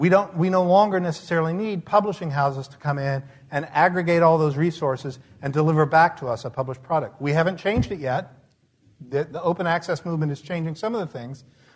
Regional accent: the South, United States; I grew up in the South, so that meant that after we finished banking, we went out for barbecue.

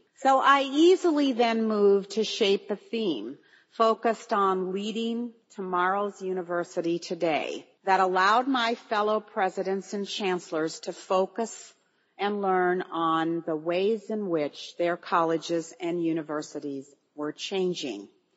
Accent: Minnesota, United States; I'm from Minnesota, and if you grow up in the Midwest, you grow up with jello.

